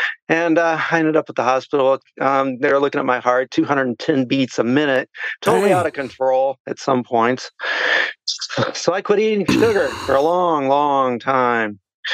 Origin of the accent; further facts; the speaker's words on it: Peoria, Illinois, United States; moved away as an adult; now in Lake Cormorant, United States; Well, actually, I'm positioned in Lake Cormorant at this moment, but I'm originally from Peoria, Illinois.